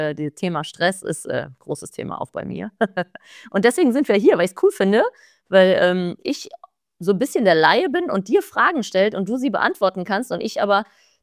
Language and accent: German; Rhineland, Germany; für mich als Rheinländer, dieser Blick auf die Alpen, die dann mit Schnee bedeckt sind, das ist schon irgendwie wirklich ein schönes Gefühl.